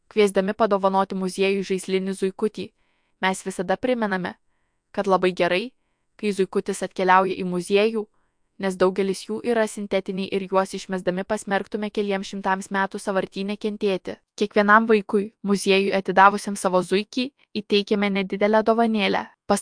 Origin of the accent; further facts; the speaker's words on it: Suvalkija, Lithuania; Kadangi mes esame suvalkiečiai ir savo zuikių kairė dešinė nemėtome